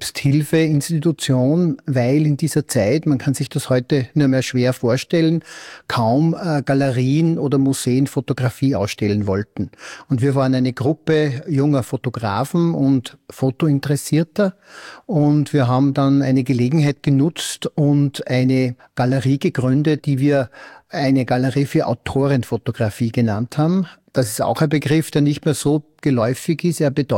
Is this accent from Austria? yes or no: yes; Laakirchen, Upper Austria, Austria; ich bin ja aus Laakirchen, also ganz in der Nähe von Gmunden